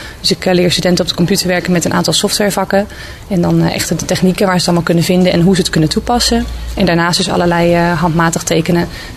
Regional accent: Schiedam, South Holland, Netherlands; also born or lived in Rotterdam; now in Kapelle, Netherlands; Ik kom oorspronkelijk uit Schiedam. Heb daarna een tijdje in Rotterdam gewoond, Rotterdam-Blijdorp. En dan nu sinds kort dan in Kapelle.

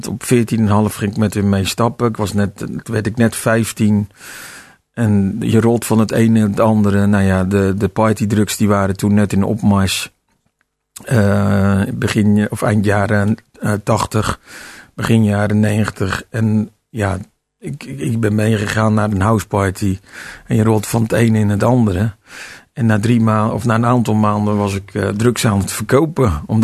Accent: Amsterdam, North Holland, Netherlands; born there; ik ben geboren in Amsterdam. Ik heb ook twee oudere broers.

